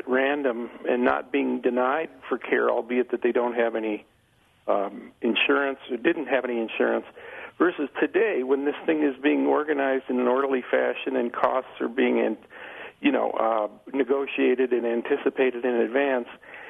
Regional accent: Madison, Wisconsin, United States; now in Mexico; I'm actually formerly from Wisconsin, from Madison, so I've followed Wisconsin Public Radio on the Internet all along.

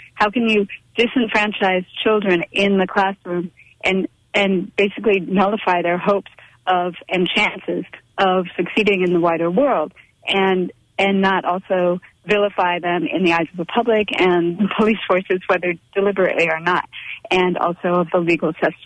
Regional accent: Chicago, Illinois, United States; now in Madison, United States; I want to say that because I'm from Chicago, I somewhat peripherally observe what's going on there.

